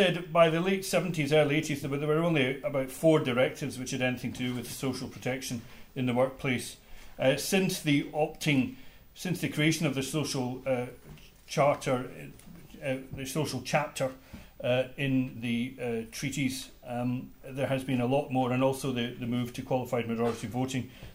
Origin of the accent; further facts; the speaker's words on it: United Kingdom; because I come from the United Kingdom